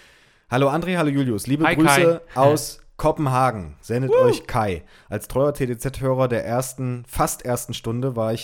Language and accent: German; Pulsnitz, Saxony, Germany; now in Berlin, Germany; Ich komme ursprünglich aus Sachsen, Pulsnitz, die Stadt mit den Pfefferkuchen, und bin aber vor ein paar Jahren nach Berlin gezogen